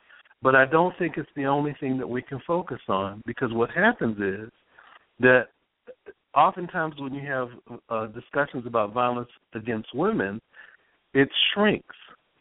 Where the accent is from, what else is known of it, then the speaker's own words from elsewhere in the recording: Detroit, Michigan, United States; First of all, I'm from Detroit.